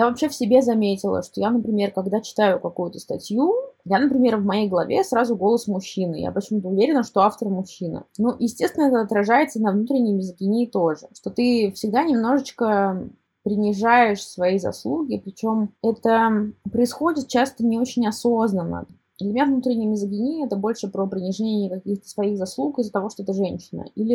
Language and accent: Russian; Kazan, Tatarstan, Russia; moved away; Я очень боялась своих родителей, поэтому до того, как я уехала из Казани